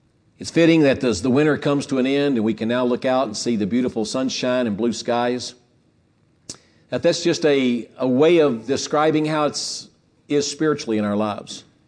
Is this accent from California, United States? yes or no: no; Tennessee, United States; if you think of what happened last Tuesday with the tornadoes that were in Tennessee, my home state